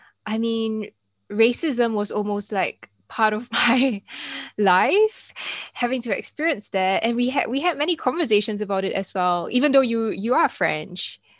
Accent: Singapore; now in Europe; I come from Singapore.

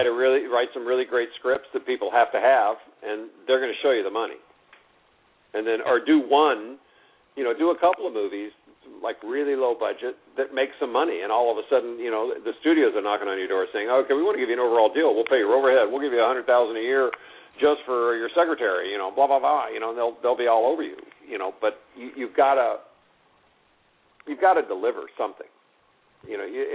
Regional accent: Houston, Texas, United States; now in Los Angeles, United States; I mean, I felt comfortable here because I grew up in Houston, which is a big city.

